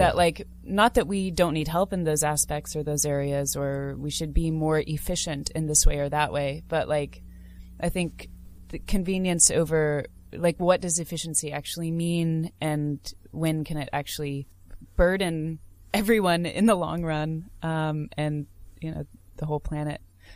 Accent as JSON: {"language": "English", "country": "United States", "said": "and like as an American and as a woman doing this song"}